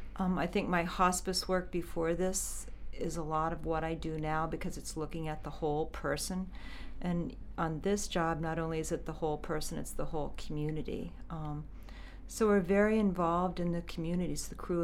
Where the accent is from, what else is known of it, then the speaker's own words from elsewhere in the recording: Missouri, United States; But I do think growing up on a farm in the area that I did was very similar